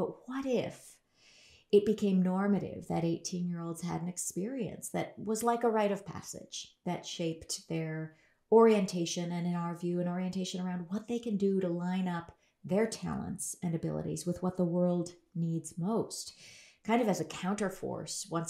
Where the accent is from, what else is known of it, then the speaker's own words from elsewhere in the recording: Berkeley, California, United States; I grew up in Berkeley, California